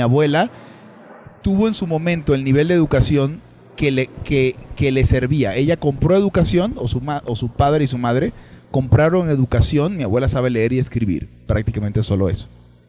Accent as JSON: {"language": "Spanish", "country": "Venezuela", "tie": "born or raised there", "said": "cuando yo crecí en Venezuela, le preguntabas a cualquier persona y si tenía para pagar una escuela privada, la pagaba."}